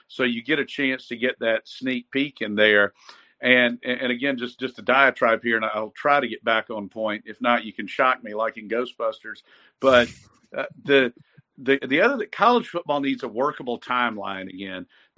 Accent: Statesboro, Georgia, United States; And I can remember growing up in Statesboro, when we started being able to get the home delivery of the Atlanta Constitution

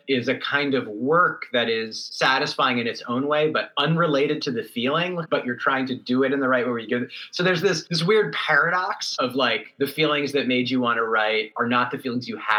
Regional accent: Berkeley, California, United States; I grew up in Berkeley, yeah, in the East Bay.

